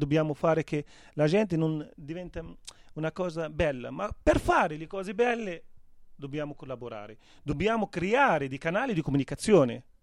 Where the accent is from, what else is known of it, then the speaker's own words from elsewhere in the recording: Tunisia; Italian is a second language; io non voglio parlare solo come un tunisino, ma come un arabo.